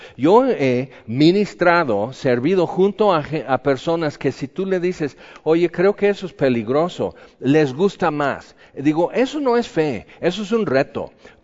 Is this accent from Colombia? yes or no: no; Puebla, Mexico; accent: southeastern Puebla; nadie me entendía, mi acento muy sureste de Puebla